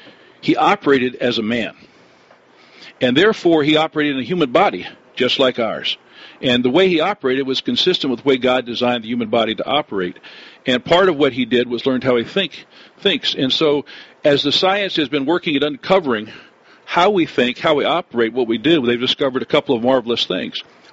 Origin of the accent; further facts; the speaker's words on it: the South, United States; I grew up in the South, and grew up as actually in a Catholic family